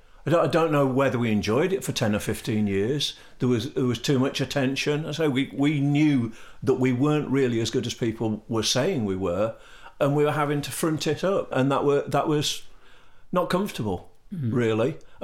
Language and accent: English; Leicester, East Midlands, United Kingdom; Eventually, yeah. I mean, I'm a Midlander. I'm from Leicester.